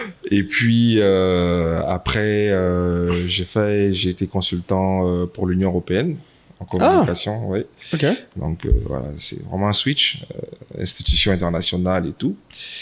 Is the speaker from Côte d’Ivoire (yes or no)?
yes; Côte d’Ivoire; Je suis ivoirien, mon frère.